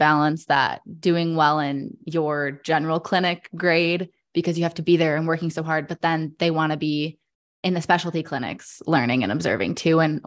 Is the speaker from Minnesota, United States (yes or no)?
no; Michigan, United States; But since I'm from Michigan and is in state tuition, I'm saving so much money.